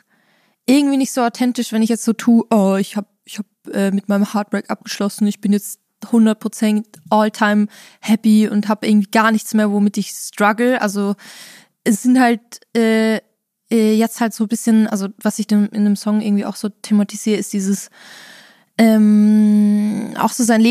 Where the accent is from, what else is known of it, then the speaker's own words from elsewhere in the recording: Austria; Also bei uns in Österreich heißt es Heurigenbank.